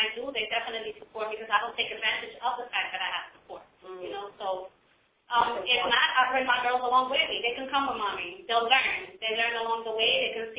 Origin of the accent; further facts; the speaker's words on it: New York, United States; I mean, I've moved around different places, but I'm from New York. I'm a New York girl.